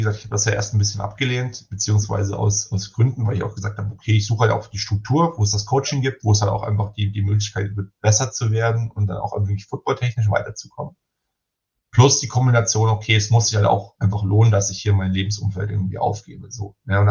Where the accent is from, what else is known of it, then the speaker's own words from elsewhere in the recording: Munich, Bavaria, Germany; weil so München halt schon so meine Heimatstadt ist